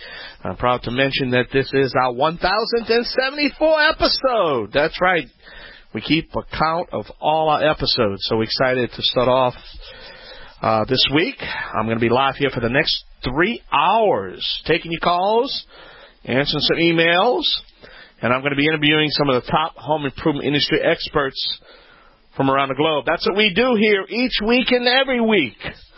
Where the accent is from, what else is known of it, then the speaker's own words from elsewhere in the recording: Louisiana, United States; I am a Cajun original. That's right. This is the old Cajun contractor